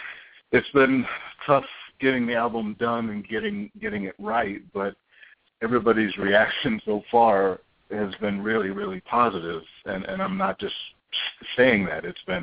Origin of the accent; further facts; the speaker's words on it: Rochester, New York, United States; now in Los Angeles, United States; I don't want to brag, but I'm from the East Coast. I'm from Rochester, New York, so I know all about cold and snow and blizzards and ice and all that.